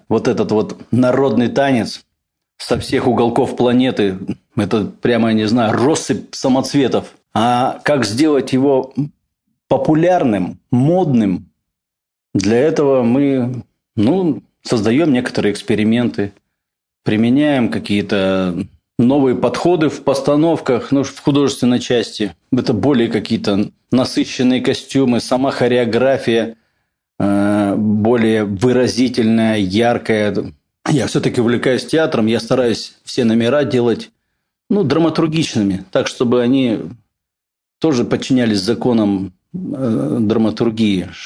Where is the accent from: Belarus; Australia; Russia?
Russia; Yekaterinburg, Sverdlovsk Oblast; Мы уральцы, мы любим свой город Екатеринбург.